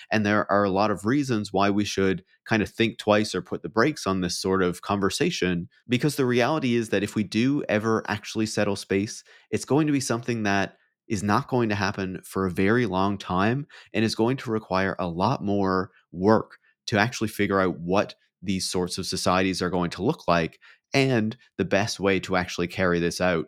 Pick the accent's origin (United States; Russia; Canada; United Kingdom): Canada; Newfoundland and Labrador; I'm obviously a Canadian, and even specifically a random mention of Corner Brook, Newfoundland. Now, I'm from Newfoundland.